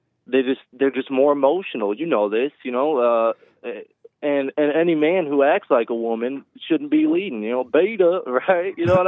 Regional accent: Illinois, United States; And as a 23-year-old, I can tell you, growing up in America, especially in a state like Illinois, it's so degenerate.

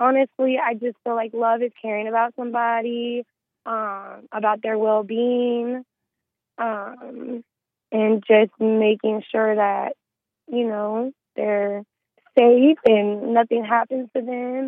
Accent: Tampa, Florida, United States; Yeah, I'm from Tampa, Florida.

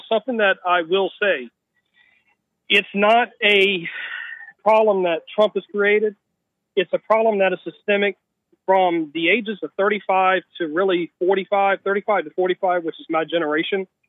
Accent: New Orleans, Louisiana, United States; No, I'm actually white, but I'm actually Cajun, so I'm

